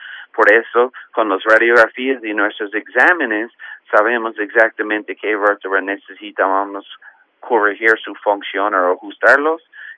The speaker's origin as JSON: {"language": "Spanish", "country": "Canada", "said": "yo soy de Canadá, estudié en Canadá y Estados Unidos"}